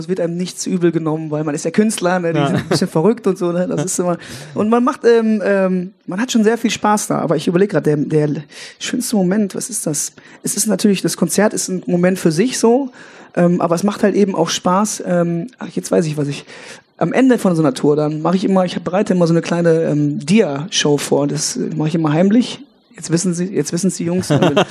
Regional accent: North Rhine-Westphalia, Germany; Der linke Niederrhein, meine Heimat

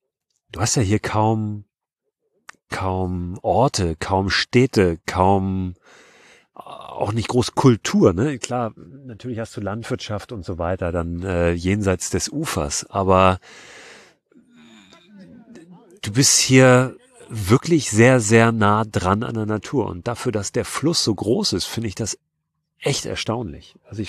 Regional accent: Hamburg, Germany; ich komme ja aus Hamburg.

